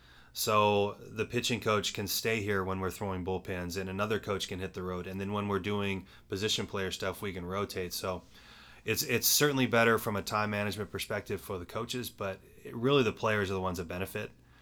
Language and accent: English; Temecula, California, United States; I grew up watching Wichita State on ESPN, and I grew up on the West Coast in Temecula and Southern California, and really it was Cal State Fullerton.